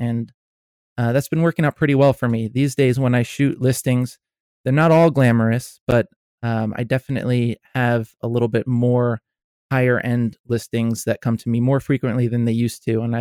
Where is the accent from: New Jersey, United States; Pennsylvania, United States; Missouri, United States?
New Jersey, United States; now in Atlanta, United States; I'm born and raised in New Jersey, but I've been living in Atlanta for about 11 years now, and I call this home and I love it here.